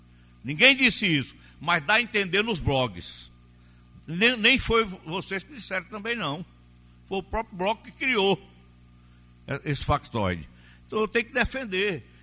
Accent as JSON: {"language": "Portuguese", "town": "Garanhuns", "region": "Pernambuco", "country": "Brazil", "tie": "born or raised there", "also_born_or_lived": "Terezinha", "said": "como eu nasci em Terezinha e me criei em Garanhuns"}